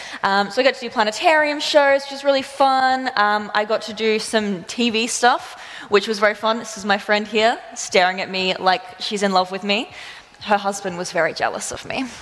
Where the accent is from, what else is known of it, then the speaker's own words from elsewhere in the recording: Australia; now in Toowoomba, Australia; Now, I grew up in regional Australia, so if you're trying to pick my accent, that's where it's from, but I've been living here for a few years now.